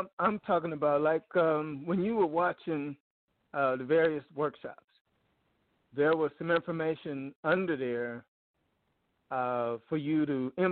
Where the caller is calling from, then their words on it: Phoenix, Arizona, United States; in Phoenix.